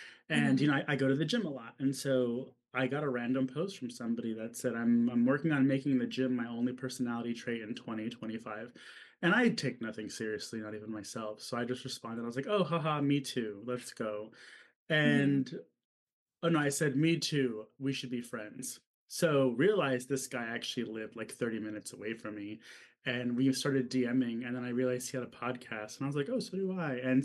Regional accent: Texas, United States; You know, I live in Texas. I'm from Texas.

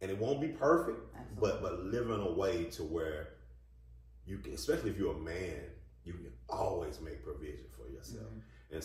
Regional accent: the South, United States; all the years that we've wasted growing up in the Bible Belt South.

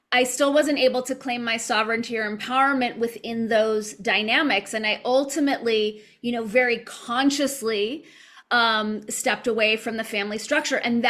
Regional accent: Los Angeles, California, United States; And a lot of my frame of reference is MK Ultra growing up in Los Angeles and wondering, is that the same?

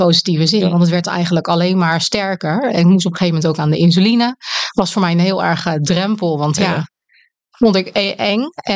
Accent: Netherlands; ik ben 44. Ik kom uit Nederland. Ik woon in het midden van het land

